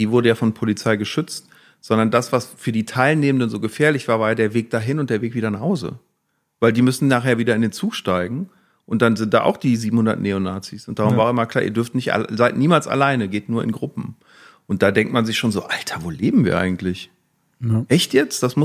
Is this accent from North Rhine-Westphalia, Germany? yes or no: yes; Cologne, North Rhine-Westphalia, Germany; Also ich meine, ich bin Kölner. Ich habe in Köln nicht mal einen Neonazi gesehen, gefühlt.